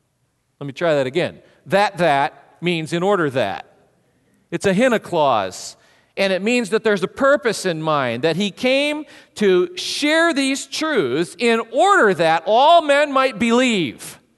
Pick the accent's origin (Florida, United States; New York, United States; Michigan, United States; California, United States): Michigan, United States; Cassidy; Years and years ago, when I was growing up in Cassidy, Michigan, Richard Nixon came to our town. It was an amazing time. I mean, our community was 2,000 people.